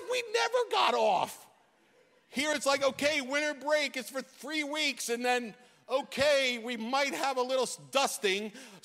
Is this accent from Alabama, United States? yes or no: no; New York, United States; Listen, I grew up in New York. I got up, and the bus came at 10 after 7, and my street was plowed by 6 a.m. And I lived on a cul-de-sac.